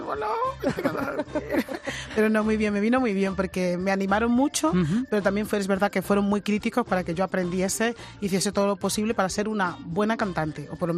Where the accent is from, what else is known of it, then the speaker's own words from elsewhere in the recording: Madrid, Community of Madrid, Spain; born there; nací en Madrid, mis padres son de Guinea Ecuatorial